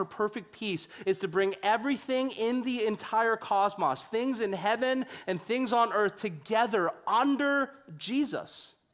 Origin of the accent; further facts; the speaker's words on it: Canada; One of the things that I hated personally about growing up in Canada, I was born here in Canada, is that I really hated growing up as a visible minority in Canada, in the era that I grew up in.